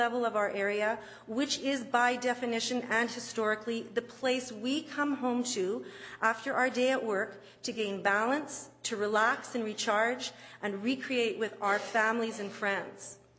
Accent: Manitoba, Canada; I grew up in River Heights, and it's been a long time goal of mine to return to my home.

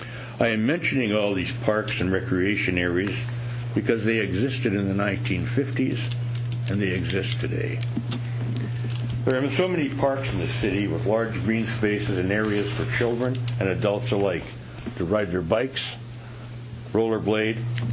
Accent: Winnipeg, Manitoba, Canada; When I was a boy, I grew up in the Crescentwood area. I went to Rockwood School.

